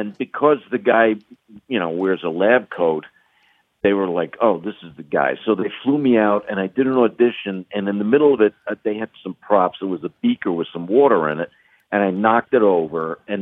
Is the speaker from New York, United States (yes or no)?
yes; New York, United States; I'm was born and raised in New York